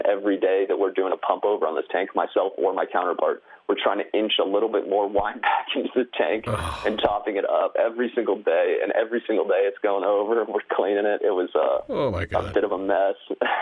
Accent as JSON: {"language": "English", "town": "Healdsburg", "region": "California", "country": "United States", "said": "I'm from Healdsburg, so it's right in between the Dry Creek, Alexander Valley, and the Russian River Valley"}